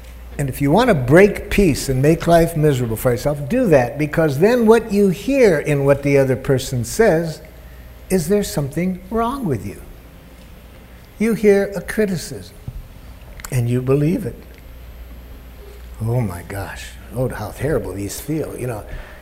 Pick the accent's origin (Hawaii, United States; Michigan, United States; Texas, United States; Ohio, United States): Michigan, United States; Detroit; No, hell, I grew up in Detroit, and I get those two places mixed up.